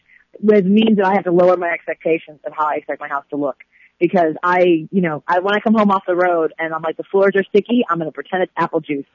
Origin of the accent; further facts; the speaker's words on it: Chicago, Illinois, United States; Yes, I grew up in Norwood Park. I actually grew up on the other side of the tracks in the very wealthy, beautiful houses in Old Norwood Park